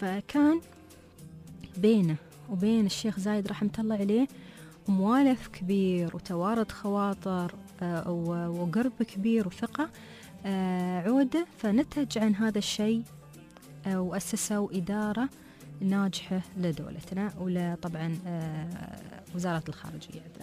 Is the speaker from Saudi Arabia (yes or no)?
no; Dubai, United Arab Emirates; يمكن أحلى المعارض عندنا في دبي